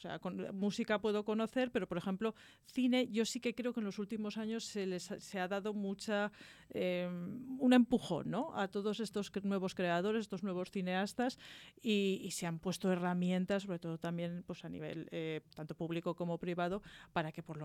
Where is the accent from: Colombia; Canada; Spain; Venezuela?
Spain; La Puebla de Híjar, Aragon; la azucarera de mi pueblo, de la Puebla de Híjar